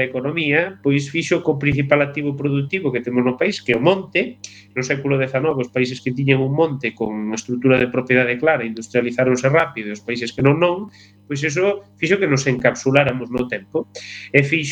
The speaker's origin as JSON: {"language": "Galician", "town": "Santiago de Rubiás", "region": "Galicia", "country": "Spain", "tie": "born or raised there", "said": "Santiago de Rubiás, a miña aldea capital, Santiago de Rubiá, Santiago dos Mistos, que é a denominación histórica"}